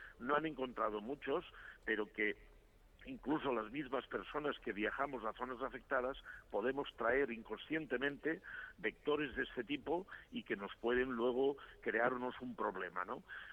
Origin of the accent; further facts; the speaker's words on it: Valencian Community, Spain; Yo soy de Castellón, él también, él es de Almazora, yo soy de la zona norte del Maestrazgo.